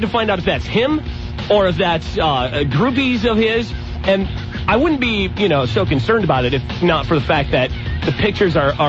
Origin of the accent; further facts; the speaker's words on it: Florida, United States; I'm from Florida, so this hot weather inside the 970 studio here is not really bothering me so much.